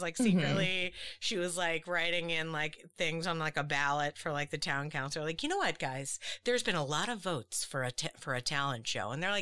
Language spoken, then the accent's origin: English; Massachusetts, United States; I grew up in Massachusetts, so I did not have it.